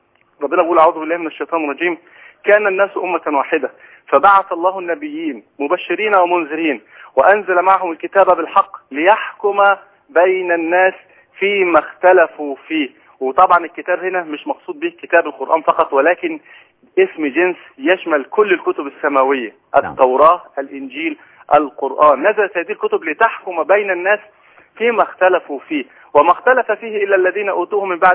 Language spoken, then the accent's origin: Arabic; Cairo, Cairo Governorate, Egypt; انا حضرتك من القاهرة.